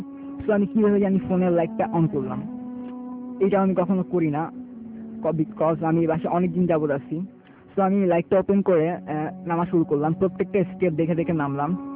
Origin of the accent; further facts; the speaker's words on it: Mirpur, Dhaka Division, Bangladesh; আমি এসেছি মিরপুর থেকে।